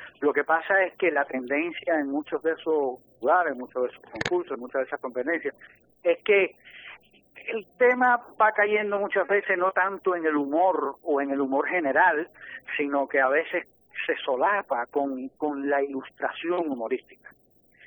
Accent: Cuba; Pero de los caricaturistas sí, yo era el único cubano.

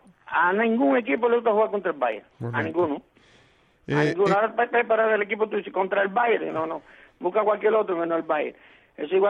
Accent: Argentina; como yo soy argentino, vaya

